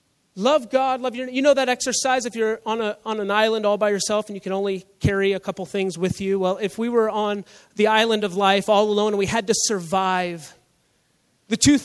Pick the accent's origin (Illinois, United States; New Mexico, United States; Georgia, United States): Georgia, United States; Atlanta; I'm from Atlanta. I grew up in Atlanta, famous for two things, the Braves and traffic.